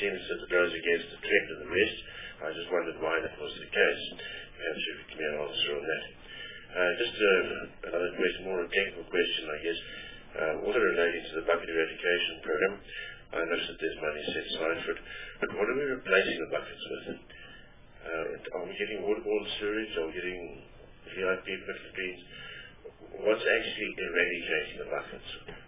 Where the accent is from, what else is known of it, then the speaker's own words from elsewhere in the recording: Gauteng, South Africa; you know that I'm from Natal and Natal is in Sedibeng